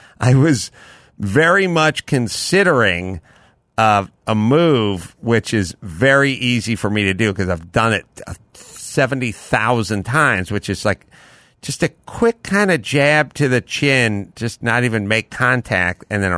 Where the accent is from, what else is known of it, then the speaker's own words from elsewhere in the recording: North Hollywood, California, United States; Now, I grew up in North Hollywood and I'm off of Laurel Canyon